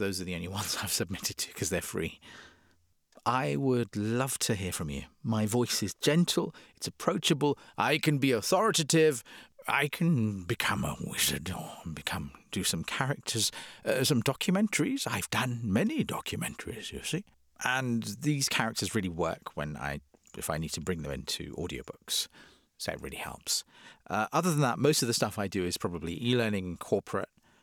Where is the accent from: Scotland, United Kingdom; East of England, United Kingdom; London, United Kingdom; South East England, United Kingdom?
London, United Kingdom; am a British voice actor from an Asian background. My parents were basically from India. I was born and raised in London, where I record from my studio, which is in Ealing.